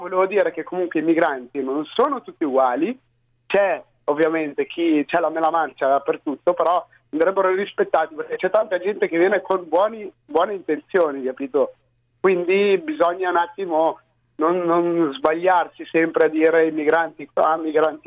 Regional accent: Mantua, Lombardy, Italy; sono di Mantova.

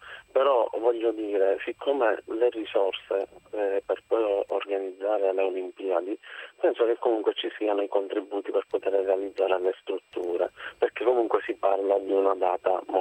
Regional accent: Sicily, Italy; Ma mi chiedo da siciliano, ma non si potrebbe avere un bilancio partendo dal 1948

